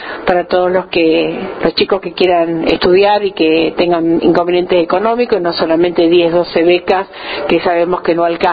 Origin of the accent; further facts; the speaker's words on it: Quequén, Buenos Aires Province, Argentina; Vos no te olvides que yo soy de Quequén